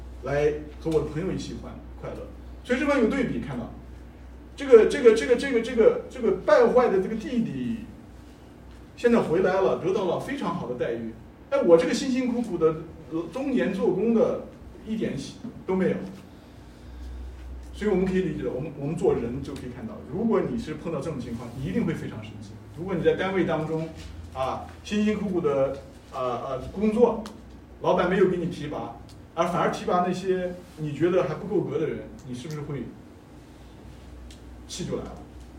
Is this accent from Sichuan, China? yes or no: no; Xinjiang, China; 我是从新疆长大的，从建设兵团长大的，我的父母都是兵团的农民当时。